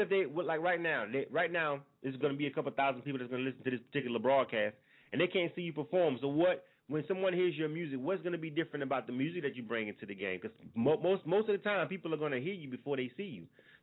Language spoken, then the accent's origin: English; Florida, United States; now in Atlanta, United States; I'm not from Atlanta, but I've been living here since the 90s. You know what I'm saying? Since the late 90s.